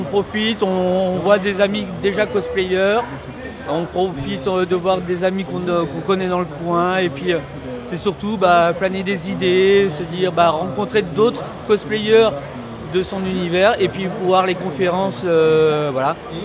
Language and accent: French; Le Mans, Pays de la Loire, France; Oui, parce que nous, on est du Mans